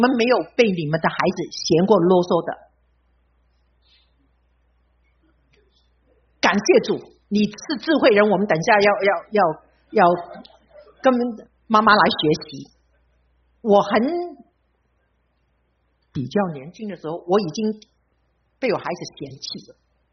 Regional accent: Fuzhou, Fujian, China; accent: Fuzhou; 我就觉得这个是我们福州话有一句话

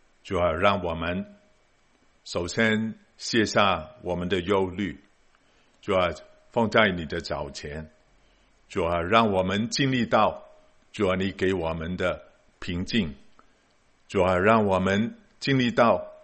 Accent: Guangdong, China; 我们广东人说很好劲的，很劲的啊

